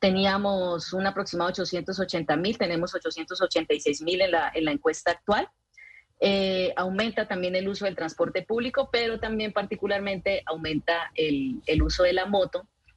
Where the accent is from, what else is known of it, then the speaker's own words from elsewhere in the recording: Bucaramanga, Santander, Colombia; Pues mira, yo soy de Bucaramanga